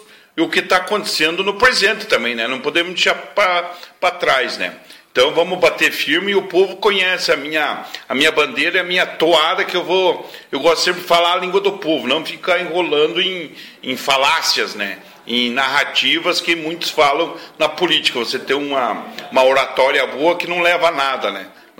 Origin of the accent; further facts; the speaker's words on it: Santa Catarina, Brazil; Nós somos aqui do Planalto Norte Catarinense